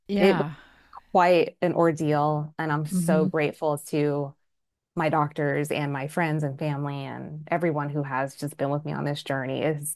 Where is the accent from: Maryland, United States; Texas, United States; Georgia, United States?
Georgia, United States; Atlanta; I grew up in the States, but in the South. So I'm from Atlanta, Georgia.